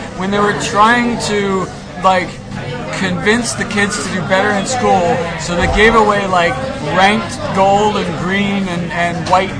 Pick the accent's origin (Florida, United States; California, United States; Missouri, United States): Missouri, United States; St. Louis; Because I'm from St. Louis.